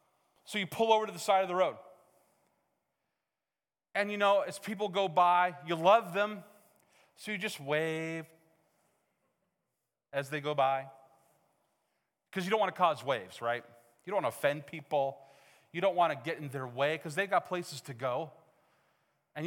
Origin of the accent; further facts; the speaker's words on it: Missoula, Montana, United States; I grew up at church in Missoula, and we did an Easter play every year.